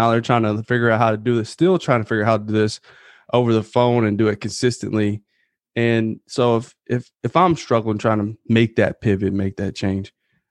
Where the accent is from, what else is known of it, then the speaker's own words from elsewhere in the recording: Kentucky, United States; now in Alabama, United States; I'm originally from Kentucky.